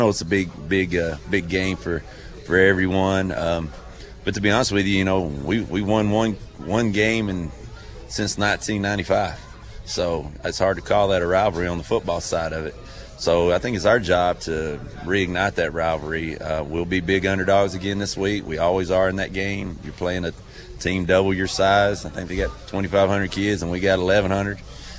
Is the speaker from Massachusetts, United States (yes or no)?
no; Sparta, Tennessee, United States; I grew up in Sparta as well